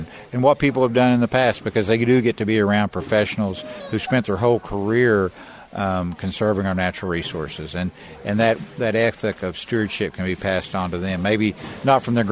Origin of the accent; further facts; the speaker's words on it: Oklahoma, United States; I'm from Garvin County